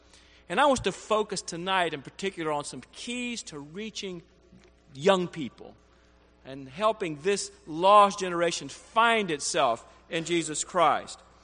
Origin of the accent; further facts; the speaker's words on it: Athens, Alabama, United States; I'm from North Alabama, Athens, went back to a congregation there called Hughes Road